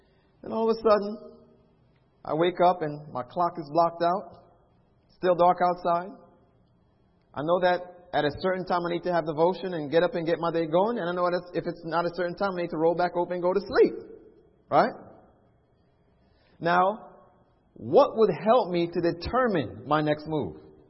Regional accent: New York City, New York, United States; Now, I mentioned to many of us that I grew up in New York City.

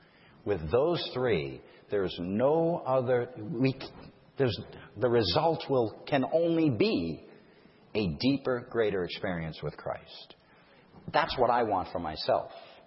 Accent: Massachusetts, United States; I'm from Massachusetts. Oh, it's New England.

